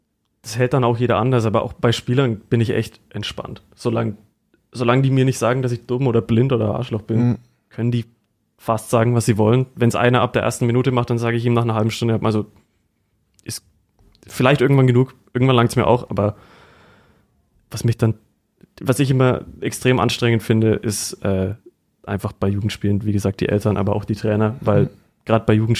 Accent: Bavaria, Germany; also ich weiß nicht, ob man es hört, ich bin ja Franke.

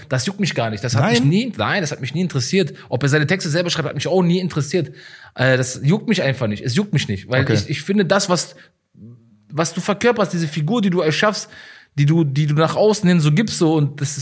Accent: Gladbeck, North Rhine-Westphalia, Germany; dass ich aus Essen komme, aus alten Essen, und ich bin eigentlich aus Gladbeck.

